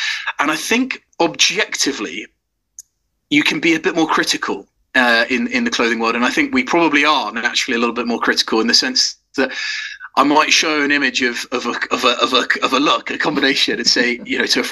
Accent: England, United Kingdom; also born or lived in South Africa; on holiday with my parents who are South African. We moved from South Africa to England when I was young.

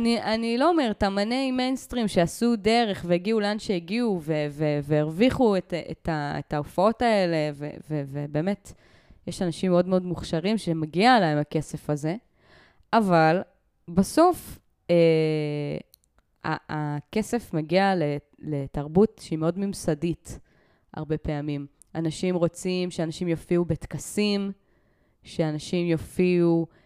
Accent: Haifa, Haifa District, Israel; born there; כאן נולדתי, כאן נולדו לי ילדיי, כאן בניתי.

